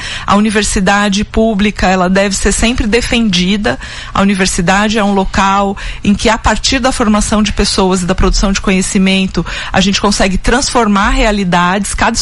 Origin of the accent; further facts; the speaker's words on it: Monte Azul Paulista, São Paulo, Brazil; now in São Carlos, Brazil; eu sou vivi mais tempo aqui do que na minha cidade natal, que é Monte Azul Paulista. Então, me sinto também são carlense.